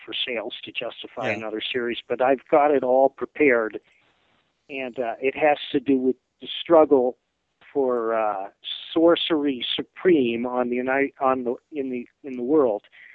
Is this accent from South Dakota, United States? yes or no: yes; South Dakota, United States; One of the reasons is I grew up in South Dakota, and I had some Indian pales